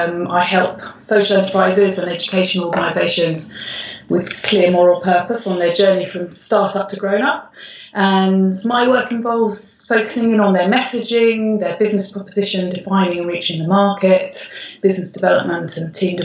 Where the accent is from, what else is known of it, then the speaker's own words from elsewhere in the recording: London, United Kingdom; I was born and raised in London, but by some coincidence started teaching abroad, and that meant I had to learn a different language while training.